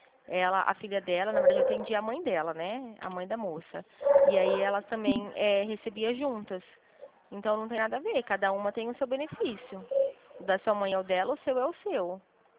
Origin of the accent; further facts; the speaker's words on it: Presidente Prudente, São Paulo, Brazil; Meu DDD é 18, eu sou de Presidente Prudente.